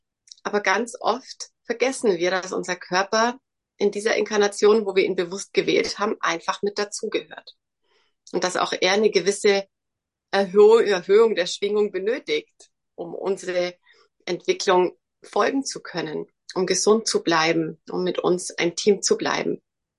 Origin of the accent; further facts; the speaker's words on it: Bavaria, Germany; Ich komme aus dem Allgäu, bin Mama von zwei wundervollen Kindern.